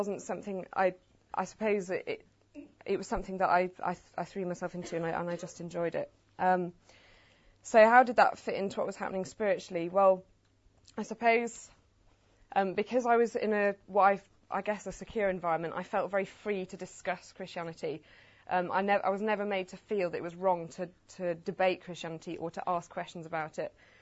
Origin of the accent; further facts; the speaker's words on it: York, Yorkshire and the Humber, United Kingdom; born there; So just to give you a bit of background, I was born in York.